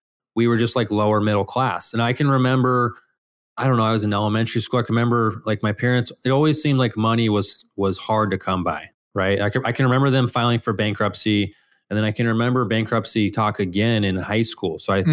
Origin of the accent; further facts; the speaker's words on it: Phoenix, Arizona, United States; also born or lived in Colorado Springs; So I was born in Phoenix. And then a few months after I was born, we moved to Colorado Springs.